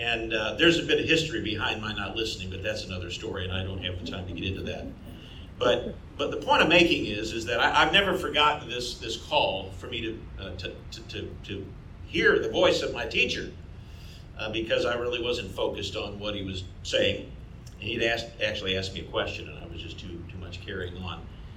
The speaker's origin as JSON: {"language": "English", "town": "Detroit", "region": "Michigan", "country": "United States", "tie": "born or raised there", "said": "I grew up just outside Detroit, or as I've told people for years, I grew up in a small community north of Toledo, Ohio called Detroit, Michigan."}